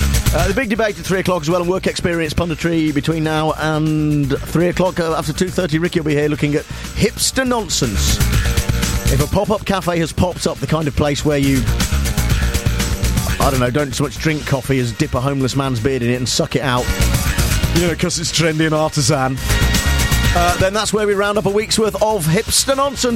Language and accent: English; United Kingdom; And also, you know, we hate French people. So it's fine, you know, as British people.